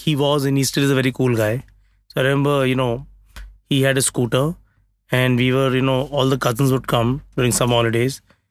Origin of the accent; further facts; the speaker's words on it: Mumbai, Maharashtra, India; growing up in South Bombay, Churchgate, never went beyond Worli unless I had to go to the airport.